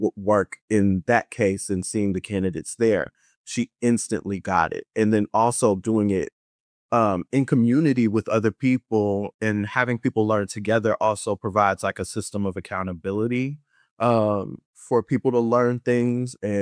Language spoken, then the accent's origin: English; Kansas City, Kansas, United States; also born or lived in Dallas, Texas; now in Washington, United States; I'm not from DC. I came from Kansas City, Kansas, and Dallas, Texas, went to Howard, and that's what brought me here.